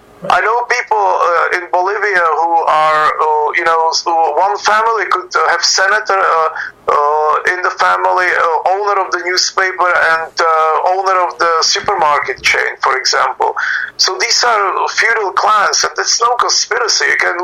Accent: Czechia; moved away; also born or lived in Soviet Union; I grew up in communist Czechoslovakia, and I was born in Soviet Union.

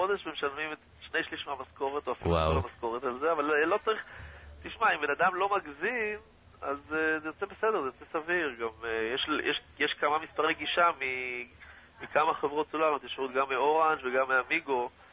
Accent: North, Israel; אני מהצפון.

